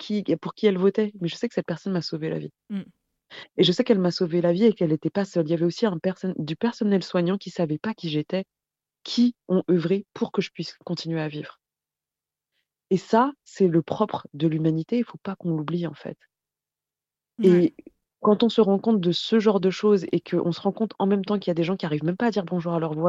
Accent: Paris, Île-de-France, France; Parce que j'appartiens à ce pays, je suis née ici, j'y tiens. Il y a énormément de choses auxquelles je tiens, à la fois à Paris, parce que je suis parisienne, mais aussi en France.

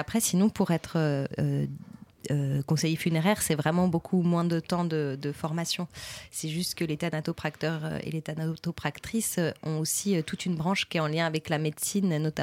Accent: Geneva, Switzerland; Moi, je viens de Genève, j'ai grandi en Suisse

